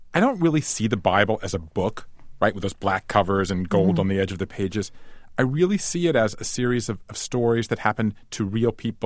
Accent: Savannah, Georgia, United States; I grew up in Savannah, Georgia. I was recently married in my childhood synagogue, and I introduced my wife.

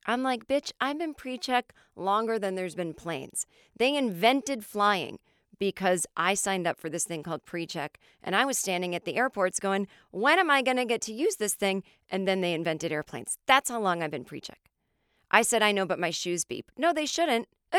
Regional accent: Los Angeles, California, United States; Now, when I go to said nail salons in my hometown of LA, and even I have regular places in New York, not to brag, I say hello.

